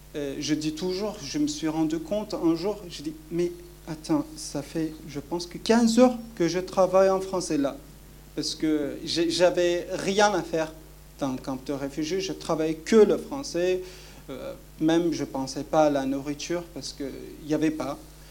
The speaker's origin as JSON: {"language": "French", "region": "Kurdistan", "country": "Turkey", "second_language": "French", "said": "Non, je ne parle pas arabe. Je viens de Kurdistan, partie de la Turquie. Je parle turc, kurde, un peu anglais. Et j'apprenais le français."}